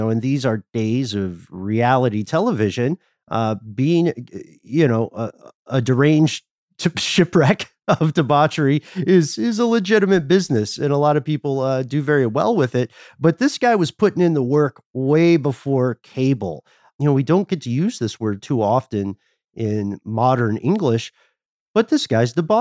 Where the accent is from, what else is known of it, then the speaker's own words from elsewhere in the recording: Atlanta, Georgia, United States; And, you know, we said Atlanta, Georgia.